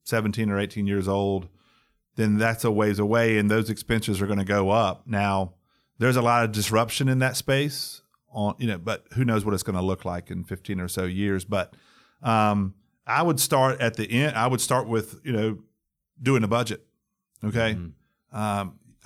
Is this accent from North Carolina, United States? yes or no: yes; North Carolina, United States; I grew up in North Carolina, and the size was then back in the 70s, but it was probably in the 20th largest, somewhere in that range.